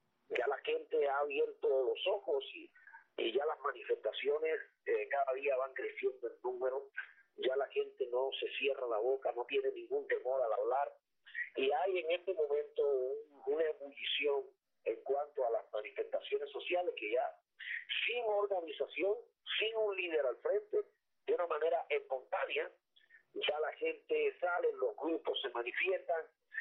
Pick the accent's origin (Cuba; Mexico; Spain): Cuba; lo puedo decir como ciudadano cubano